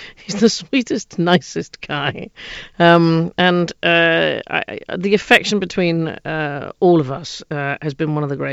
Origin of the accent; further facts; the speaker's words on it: United States; my father took us all over the place, and particularly when I grew up mostly in the United States.